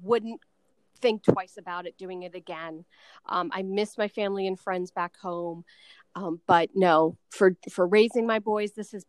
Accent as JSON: {"language": "English", "region": "New York", "country": "United States", "tie": "born or raised there", "also_born_or_lived": "New Jersey", "said": "I was actually born in Jersey, and then my parents moved to New York, and I lived there for 20 plus years, and we lived about an hour out of the city. I actually grew up on a mountain."}